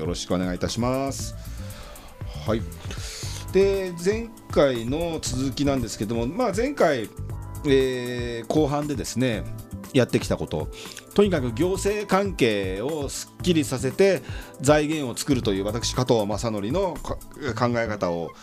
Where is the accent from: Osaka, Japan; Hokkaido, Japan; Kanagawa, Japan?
Kanagawa, Japan; Yokohama; 私、横浜鶴見区出身前議員の … がお届けしております。